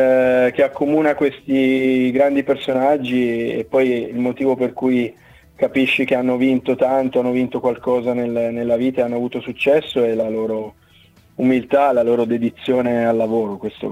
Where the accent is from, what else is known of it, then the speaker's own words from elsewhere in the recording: Turin, Piedmont, Italy; now in Frosinone, Italy; La mia casa è sempre Torino, certo. Anche se ormai ho vissuto metà della mia vita fuori da Torino, ecco. Però quando torno a casa ho un forte senso di appartenenza, le radici sono quelle.